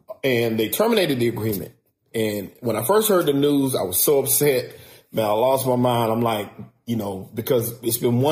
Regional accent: Rock Hill, South Carolina, United States; I thought that this was an amazing thing for my hometown. It was an amazing thing for my city, for my state, for both states.

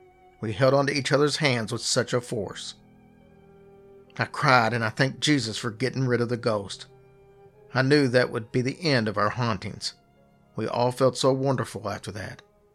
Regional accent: Tyler, Texas, United States; now in Tombstone, United States; I'm originally from Tyler, Texas, and I've been working at Big Nose Kate's Saloon in Tombstone, Arizona for 7 months as a waitress.

